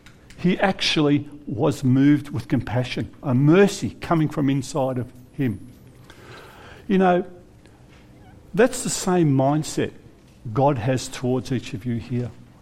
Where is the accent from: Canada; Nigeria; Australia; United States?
Australia; being an Aussie, and Aussie for generations through the line, like many of you